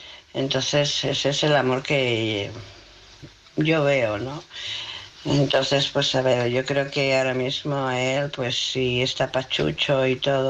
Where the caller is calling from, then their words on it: Barcelona, Catalonia, Spain; de Barcelona.